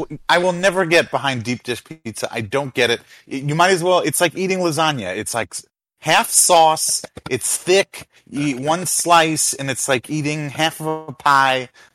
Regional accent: New York City, New York, United States; As a New Yorker, that's just a fucking travesty.

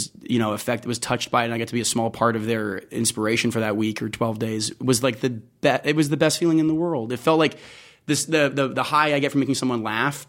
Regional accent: Las Vegas, Nevada, United States; I'm from Las Vegas, born and raised.

